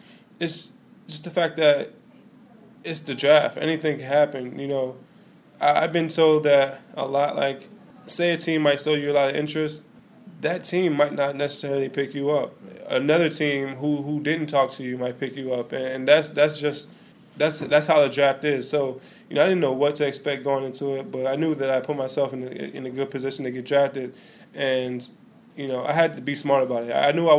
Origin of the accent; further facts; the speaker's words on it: New Jersey, United States; I'm from Jersey, so I was always around the cold.